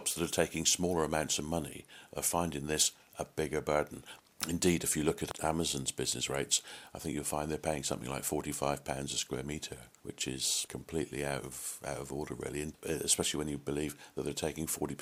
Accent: Torquay, South West England, United Kingdom; I've identified a number of stores and shops in Torquay, which is my hometown, where our business is

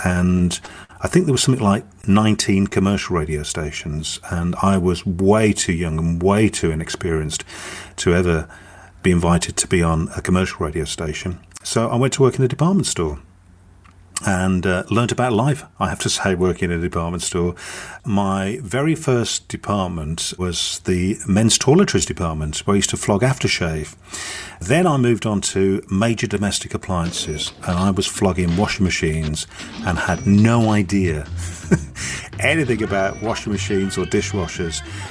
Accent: Birmingham, West Midlands, United Kingdom; accent: Birmingham; I'm a Brummie, and I can do the Birmingham accent.

